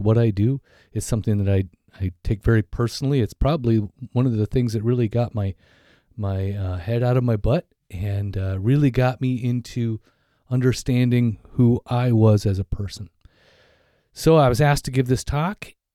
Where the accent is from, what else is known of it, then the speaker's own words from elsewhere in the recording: Lakewood, California, United States; born there; I was born in Lakewood, California, to a single, immature, verbally abusive, totally codependent mother.